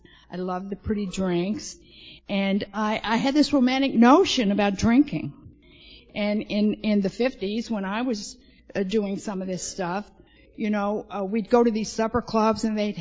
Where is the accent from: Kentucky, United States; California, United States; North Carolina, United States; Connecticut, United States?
Kentucky, United States; now in New York, United States; I was born and brought up in Kentucky. And that's kind of foreign to, New York.